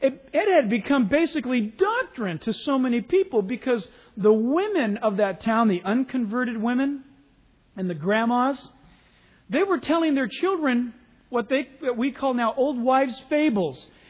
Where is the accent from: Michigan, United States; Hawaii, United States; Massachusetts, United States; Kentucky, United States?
Hawaii, United States; born there; Now, my mom was born and raised in Hawaii. And boy, I was brought up with fables about these little things.